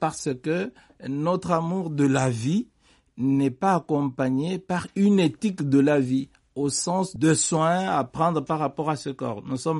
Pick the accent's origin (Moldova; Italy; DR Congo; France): DR Congo; je pense que c'est l'un des devoirs que je ramène chez moi au Congo